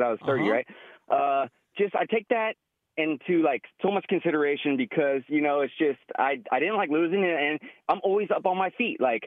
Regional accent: California, United States; I'm from the Bay Area for at least 20 years.

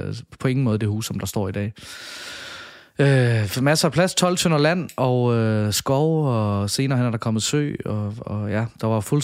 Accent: Odense, Region of Southern Denmark, Denmark; born there; Jeg bliver født i 87 på Ny Kongevej inde i Odense C. Hvad hedder det kvarter? Det hedder Ålykke kvarteret.

